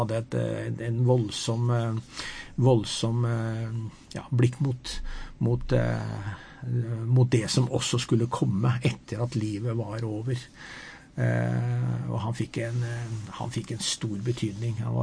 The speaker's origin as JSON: {"language": "Norwegian", "town": "Porsgrunn", "region": "Telemark", "country": "Norway", "tie": "born or raised there", "said": "ikke bare i Porsgrunn og der jeg vokste opp, men i landet"}